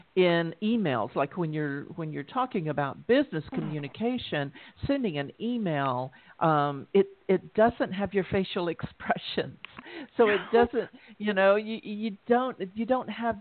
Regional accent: the South, United States; I was raised in the South, So if I go to New York, they talk really fast, Rosalinda, and I don't. So they may think I'm a little slow girl from the South.

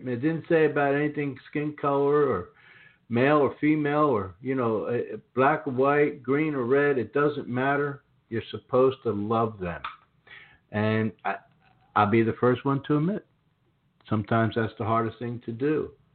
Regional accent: Northeast, United States; now in South, United States; I come from the Northeast, and living here in the South, it's a little bit different down here than where I grew up.

